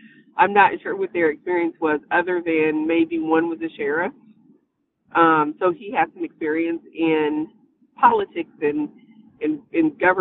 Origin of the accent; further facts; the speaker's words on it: Columbus, Indiana, United States; I was raised in Columbus. I graduated from Columbus North and I went to the University of Evansville